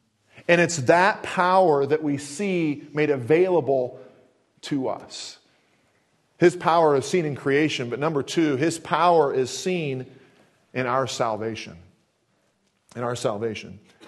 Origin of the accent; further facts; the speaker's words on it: Kansas City, United States; Growing up in Kansas City, many times had these tornado, not just drills, but literally tornado times in our high school.